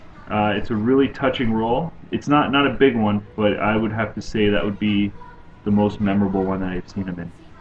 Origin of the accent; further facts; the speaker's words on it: Canada; I am the Canadian web monkey